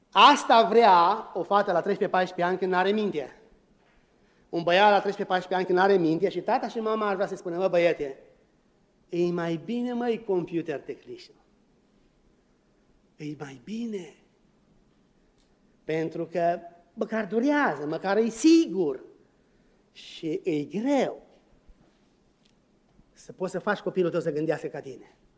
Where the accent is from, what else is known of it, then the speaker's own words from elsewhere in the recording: Romania; now in United States; Noi suntem din România, din lumea veche.